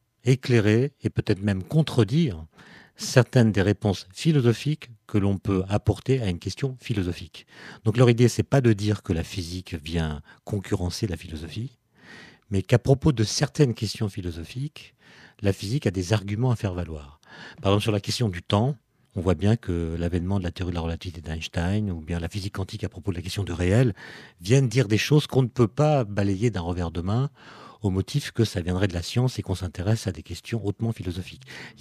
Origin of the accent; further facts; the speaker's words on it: France; On ne soupçonne pas, quand on est français, parce que nous avons été en France habitués à un certain nombre d'auteurs